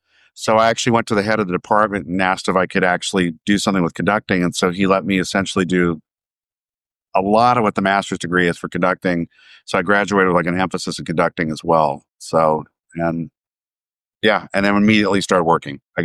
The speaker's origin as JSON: {"language": "English", "town": "Chula Vista", "region": "California", "country": "United States", "tie": "born or raised there", "said": "Well, I grew up in San Diego, in Chula Vista, actually, right near the border."}